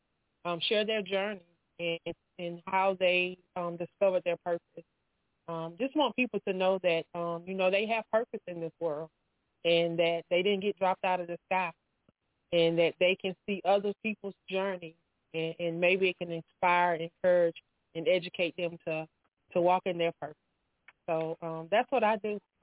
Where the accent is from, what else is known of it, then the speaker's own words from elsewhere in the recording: South Carolina, United States; from South Carolina.